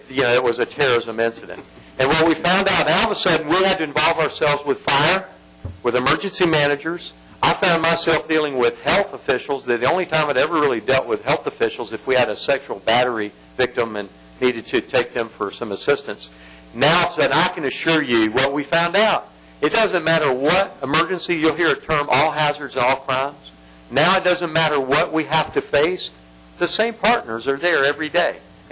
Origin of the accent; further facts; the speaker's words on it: Jacksonville, Florida, United States; I grew up in Jacksonville, and consolidation came in there, and I heard Sheriff Rutherford speak to that. And of course, I'm from Leon County